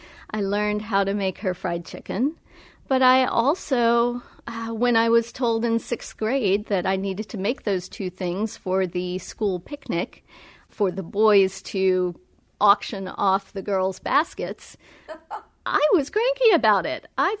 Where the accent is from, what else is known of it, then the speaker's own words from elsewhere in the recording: Appalachia, United States; I'm originally from Appalachia, so it's part of the South, but it's a part of the South that isn't always connected, isn't always counted.